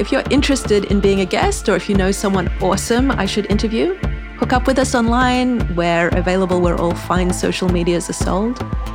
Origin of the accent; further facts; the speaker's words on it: Sydney, New South Wales, Australia; where I grew up in Sydney